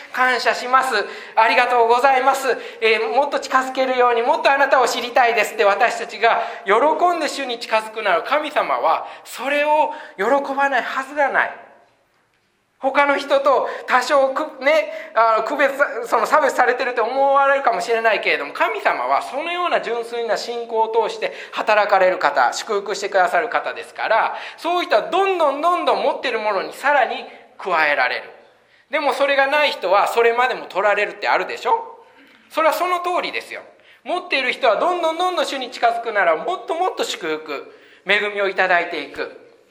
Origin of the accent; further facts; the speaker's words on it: Osaka, Japan; 私も大阪ですから